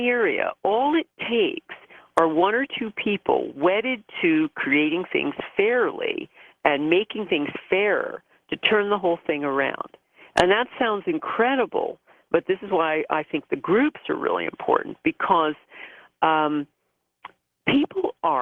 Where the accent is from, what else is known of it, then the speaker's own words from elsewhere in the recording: United States; now in United Kingdom; I've lived in the UK for, you know, half my life now, but I'm rabidly American.